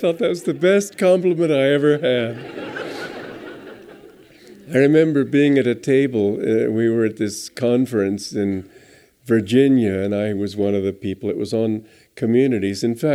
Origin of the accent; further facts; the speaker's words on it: Romania; This is something I used to notice when I grew up in Romania